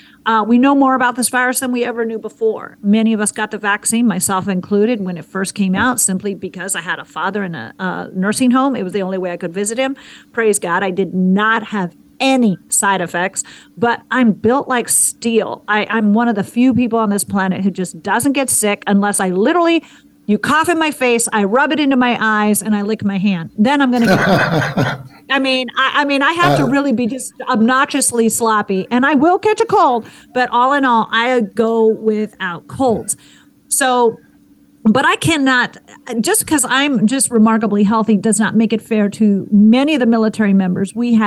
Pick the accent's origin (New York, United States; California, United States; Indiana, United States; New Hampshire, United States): California, United States; also born or lived in Washington, D.C.; I'm from California. I was living in D.C. and still maintain a residence in D.C.